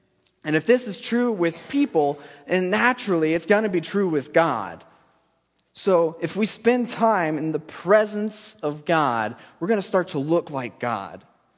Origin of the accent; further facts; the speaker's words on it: Ohio, United States; My sister, see, my family, we grew up in Ohio, all right?